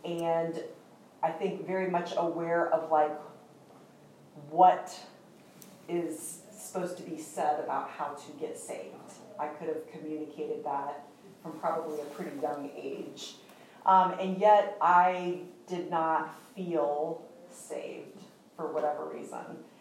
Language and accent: English; Florida, United States; I grew up in Florida. I grew up in a wonderful home with good, godly Christian parents. We grew up Baptist